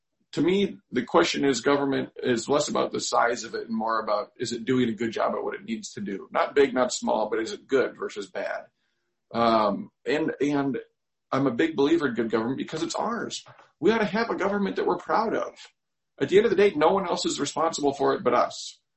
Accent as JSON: {"language": "English", "town": "Decorah", "region": "Iowa", "country": "United States", "tie": "born or raised there", "said": "I had gotten my interest in public service from growing up in Decorah."}